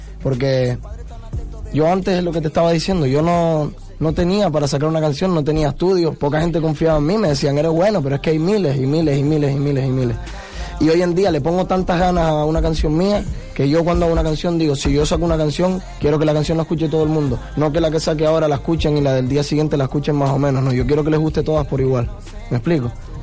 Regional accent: Tenerife, Canary Islands, Spain; porque yo soy de Tenerife, aunque somos canarias, yo soy de Tenerife

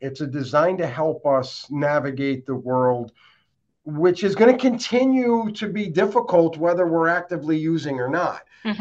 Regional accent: Troy, New York, United States; But I come from Troy, went to school in Albany, worked at Merrill Lynch way back when. I'm 57 years old. I come from a very ethnic background. It was the neighborhood I grew up in was primarily Italian.

